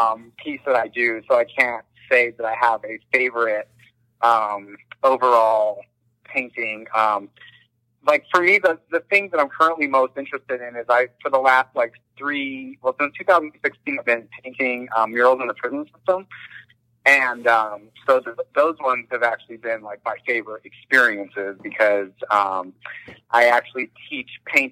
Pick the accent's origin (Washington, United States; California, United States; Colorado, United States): Colorado, United States; Pueblo; So whenever you were like, oh, I'm from Pueblo, they'd always be like, oh, those commercials, or they had heard of the mural.